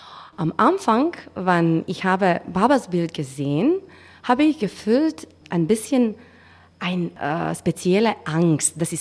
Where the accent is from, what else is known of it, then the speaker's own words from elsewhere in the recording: North Macedonia; German is a second language; now in Bonn, Germany; Ich komme aus Mazedonien, aber jetzt, ich wohne in Bonn seit 2011.